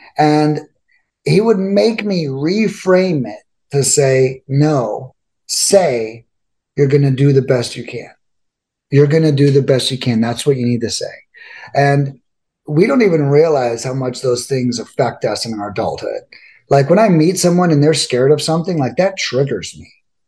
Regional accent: Lakeland, Florida, United States; I moved out of South Florida in the second grade, and I moved to Lakeland, Florida, which is this little town. And back when I moved there was more cows than people.

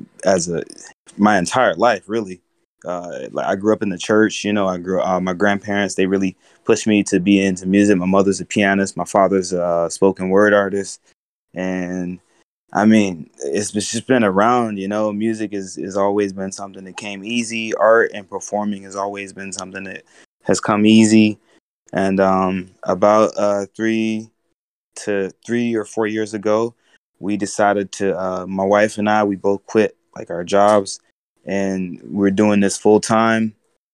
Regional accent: Brunswick, Georgia, United States; now in Asia; I'm from Brunswick, Georgia. I grew up like in the same city where they shot Ahmaud Arbery. I'm from the block, but I just live in Asia.

